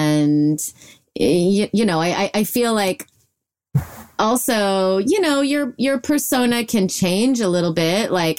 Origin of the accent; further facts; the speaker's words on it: Illinois, United States; I was raised in Illinois.